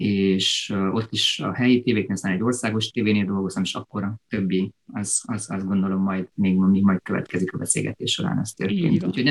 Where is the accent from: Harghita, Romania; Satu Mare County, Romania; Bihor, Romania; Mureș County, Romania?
Harghita, Romania; Gheorgheni; Hát Gyergyóban születtem, igen, Gyergyószent Miklóson. Nagyon-nagyon-nagyon szeretem azt a várost, még mindig, most is szeretem ezt a várost. 84-ben születtem, ott nőttem föl gyakorlatilag, ott végeztem az iskoláimat